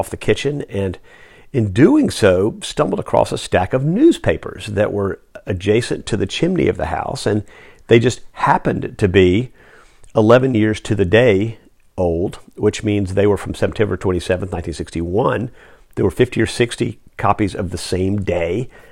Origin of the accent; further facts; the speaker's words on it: Charlotte, North Carolina, United States; I grew up in Charlotte, as most of you know.